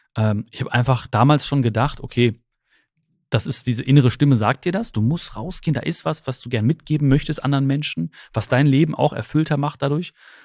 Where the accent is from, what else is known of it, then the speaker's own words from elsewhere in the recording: Germany; born there; Also, ich bin ja die erste Generation, die hier in Deutschland geboren ist. Meine Eltern kommen aus Indien, aus Kerala, aus dem südindischen Kerala. Und meine Mama kam mit 17 Jahren hier rüber. Da gab's, also ich bin hier gerade im Ruhrgebiet in Hagen.